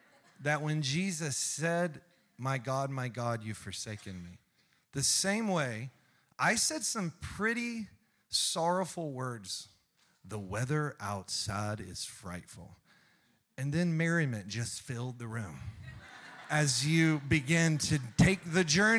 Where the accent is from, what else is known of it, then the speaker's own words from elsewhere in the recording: the South, United States; I grew up in the South, you know.